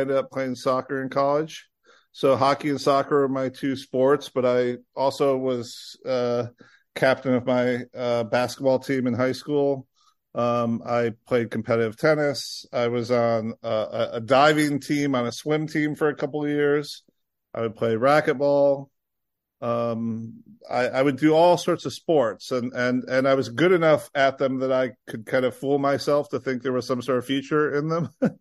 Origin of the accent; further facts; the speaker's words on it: Illinois, United States; And growing up in Illinois, you know, you just get what was ever at the Metroplexes.